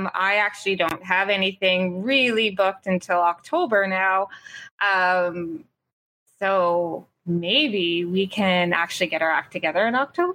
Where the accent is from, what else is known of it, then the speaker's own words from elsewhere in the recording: Cole Harbour, Nova Scotia, Canada; I also was delivered a workshop for the Halifax Public Library in Cole Harbour, my hometown. I actually was giving the workshop in the same building I received my high school diploma from.